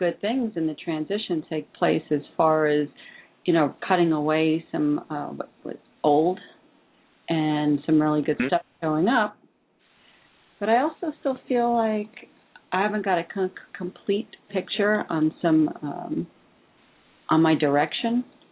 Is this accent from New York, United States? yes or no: yes; New York, United States; I'm from Long Island.